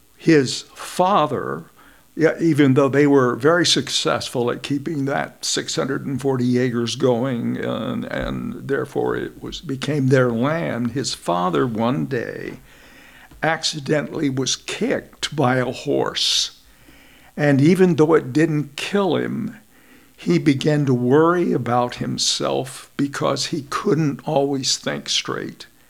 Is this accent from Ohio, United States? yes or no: no; Springfield, Missouri, United States; born there; And I was born later in Springfield